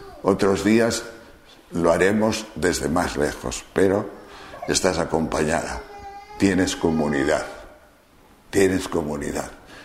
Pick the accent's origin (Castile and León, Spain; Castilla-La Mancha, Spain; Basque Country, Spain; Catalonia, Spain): Castile and León, Spain; Tejerina; como dicen en Tejerina, mi pueblo